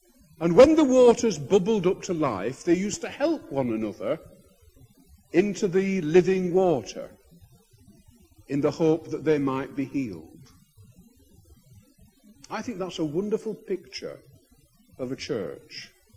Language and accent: English; North West England, United Kingdom; I was brought up in Lancashire, in a little place called the Rossendale Valley.